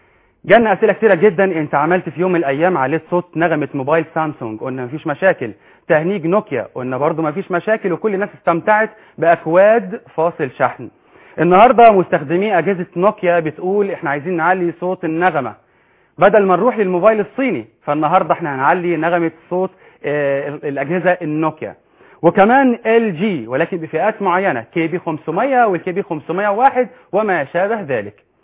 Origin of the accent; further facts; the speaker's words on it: Egypt; accent: Egyptian Arabic; انا بكلمكم باللهجه العاميه المصريه.